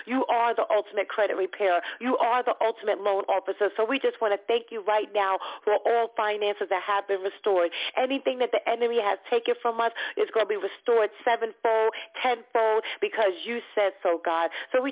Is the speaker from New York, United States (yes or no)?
yes; New York, United States; although she is from my home state, New York.